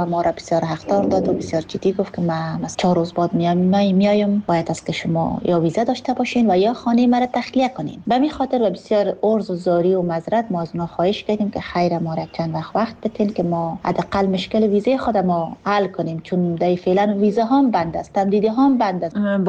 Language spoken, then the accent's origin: Persian; Afghanistan; وقتی که فهمید که من افغان هستم، گفت ما به افغانا نمیتیم.